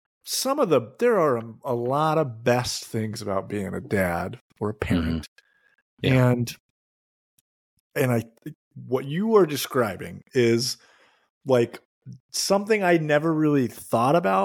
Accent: California, United States; So I don't know if it's because I'm a Californian or the youngest child of three boys or what, but I have no shame in my game.

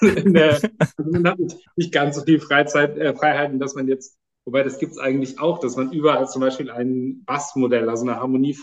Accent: Mönchengladbach, North Rhine-Westphalia, Germany; born there; Also ich bin in Mönchengladbach geboren und dann in Wehsperrsch.

